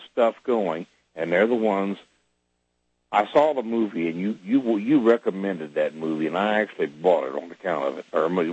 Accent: Oklahoma, United States; I'm one quarter Cherokee. I know why I'm from Oklahoma.

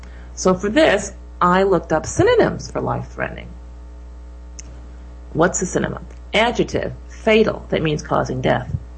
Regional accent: Syracuse, New York, United States; In fact, I'm from Syracuse, New York.

